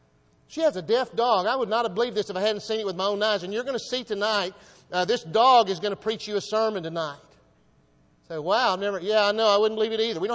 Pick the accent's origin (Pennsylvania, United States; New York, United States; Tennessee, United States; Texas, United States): Texas, United States; San Antonio; born there; I was born in San Antonio, Texas at the Santa Rosa Hospital. And my wife was born in Harris Hospital, downtown Fort Worth. So we're Texans and we love y'all and we're honored to be here.